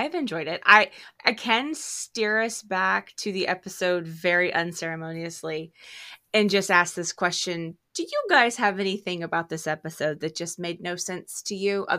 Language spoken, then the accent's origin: English; the South, United States; accent: Southern twang; I am also from the South and I'm letting my twang come out